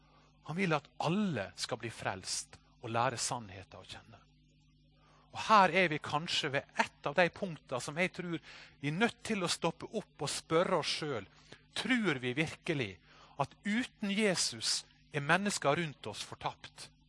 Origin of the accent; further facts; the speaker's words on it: Sykkylven, Møre og Romsdal, Norway; Da jeg vokste opp på bedehuset i Sykkylven